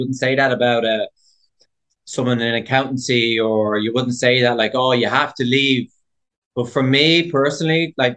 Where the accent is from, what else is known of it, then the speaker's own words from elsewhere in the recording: Dublin, Leinster, Ireland; Like, Dublin would be easy, because like, I'm from Dublin, I know it, but it wasn't actually.